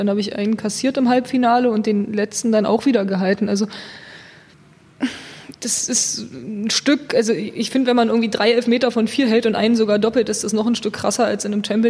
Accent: Saxony-Anhalt, Germany; also born or lived in Cologne; Ah ja, ich komme aus Sachsen-Anhalt. Also ich bin geboren in Köln und bin aber aufgewachsen in Sachsen-Anhalt und habe dann da in Dessau beim SV Germania 08 Roßlau angefangen, Fußball zu spielen, also weiter Fußball zu spielen angefangen habe ich in Saarbrücken. Ja, bin in Dessau mittlerweile auch wieder wohnhaft.

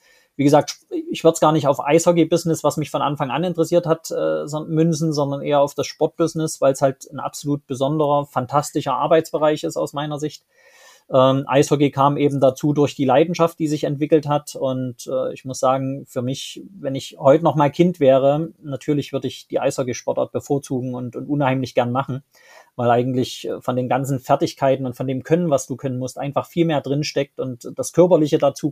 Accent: Saxony, Germany; wo ich herkomme, also im vogtländischen Bereich, in Sachsen, um das genauer zu erklären, so sehr zwischen Chemnitz und Hof

